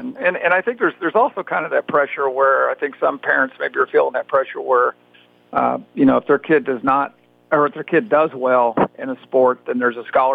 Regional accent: Texas, United States; where I grew up out in West Texas and went to Permian, which was the high school featured in Friday Night Lights.

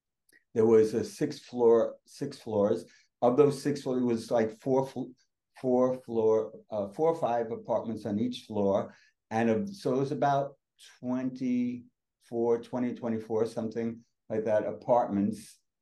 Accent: New York City, New York, United States; I grew up in a little town east of the Mississippi called New York City.

